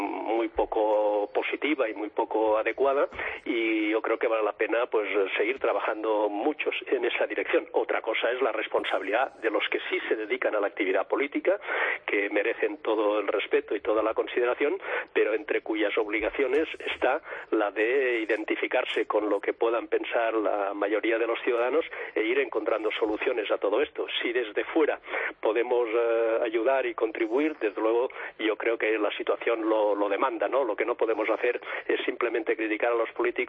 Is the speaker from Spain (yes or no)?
yes; Catalonia, Spain; como ciudadano, como catalán y como español